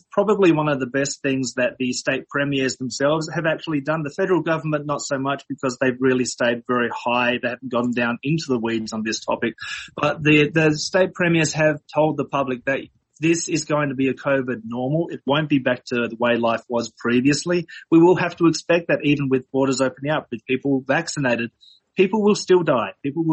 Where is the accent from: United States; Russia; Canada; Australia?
Australia; Adelaide, South Australia; We might be able to travel back to Adelaide. Adelaide is my hometown, so I'll be able to go back and visit my parents and the Rellies for a visit.